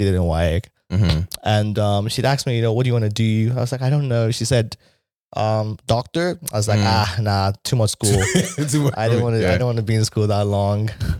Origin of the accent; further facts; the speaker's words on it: Lagos, Nigeria; I was born in Lagos, mainland, you know, Agege side.